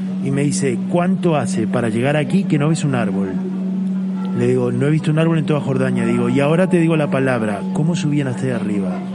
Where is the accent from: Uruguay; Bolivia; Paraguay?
Uruguay; now in Spain; Yo soy uruguayo, llevo 30 años aquí en España